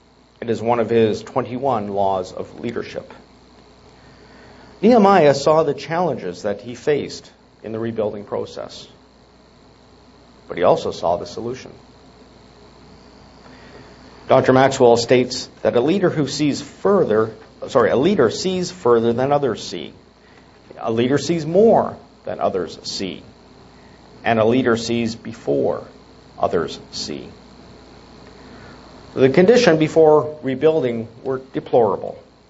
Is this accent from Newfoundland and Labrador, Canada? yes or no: no; Richmond Hill, Ontario, Canada; I remember growing up in Richmond Hill, Ontario, just north of Toronto, not far from a number of greenhouses. Richmond Hill at that time was known as the Rose Capital of Canada.